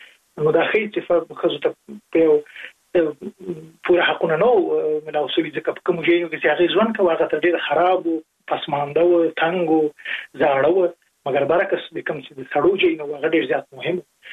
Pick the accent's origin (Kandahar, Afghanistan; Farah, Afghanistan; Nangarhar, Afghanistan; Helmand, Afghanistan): Nangarhar, Afghanistan; Jalalabad; زه په جره لابات کې لوی سوی